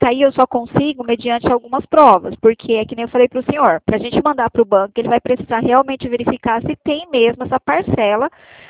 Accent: Maringá, Paraná, Brazil; Eu sou de Maringá

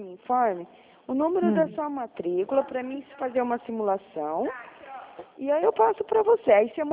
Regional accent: Dourados, Mato Grosso do Sul, Brazil; Eu sou de Dourados, Mato Grosso do Sul.

